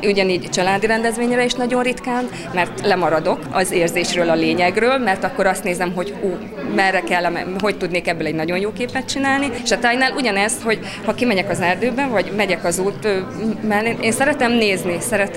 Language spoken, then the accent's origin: Hungarian; Mezőberény, Békés, Hungary; born there; tehát ez az én szülővárosom, innen indultam, és ide mindig nagyon nagy örömmel jövök haza